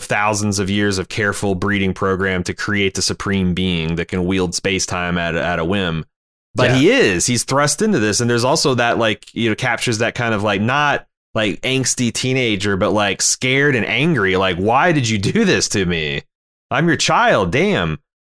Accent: United States; It's kind of crazy being an American looking on the outside, looking in.

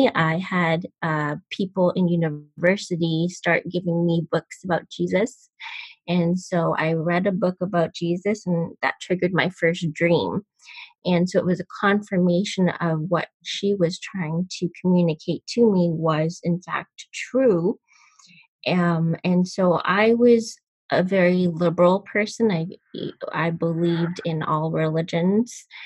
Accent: Canada; I grew up in Canada, and I was raised in the Sikh religion. It is a North Indian religion.

